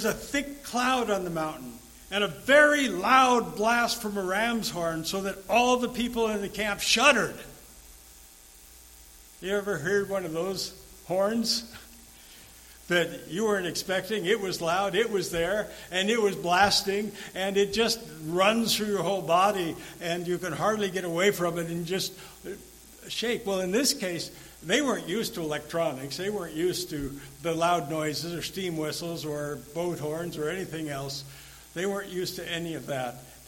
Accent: Oregon, United States; I grew up in Oregon, and in central Oregon, we have a number of volcanic mountains.

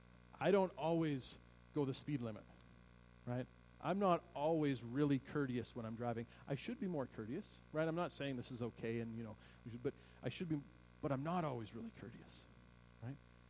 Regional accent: Canada; I'm a Canadian.

